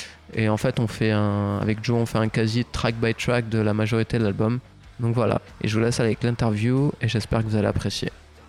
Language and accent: French; Southern France, France; accent: southern French; j'ai un accent de sudiste détestable et une prononciation en anglais digne